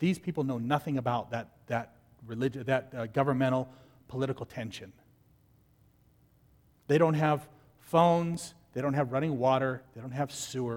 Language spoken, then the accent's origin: English; United States; born there; any more than I can help that I was born in America.